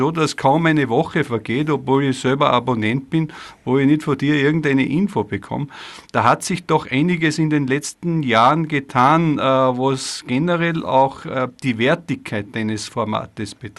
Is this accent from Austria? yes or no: yes; Austria; bei uns in Österreich